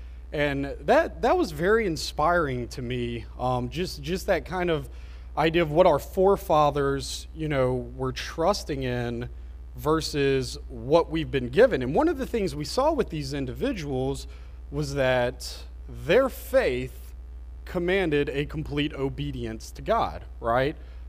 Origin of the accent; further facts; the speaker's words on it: United States; and I think growing up in America, where there aren't hardships